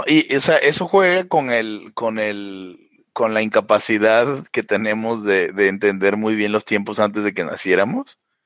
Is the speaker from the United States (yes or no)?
no; Mexico; porque somos mexicanos, no mexicaneos.